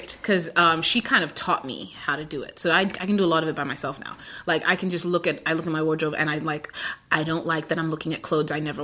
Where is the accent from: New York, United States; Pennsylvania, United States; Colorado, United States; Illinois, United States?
New York, United States; I'm a New Yorker too, so I'm like, but I still think 1920s is an old ass building.